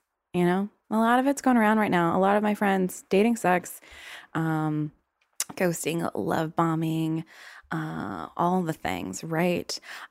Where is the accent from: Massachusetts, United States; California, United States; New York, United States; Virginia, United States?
Virginia, United States; And then I'm like, yeah, I'm from Virginia. Virginia has like multiple sects or like vernaculars of their own Southern accent.